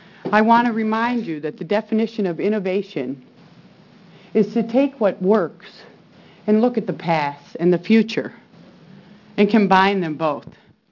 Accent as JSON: {"language": "English", "region": "Ohio", "country": "United States", "lives_now": "Oregon, United States", "said": "I'm originally from Ohio. I now reside in Southern Oregon."}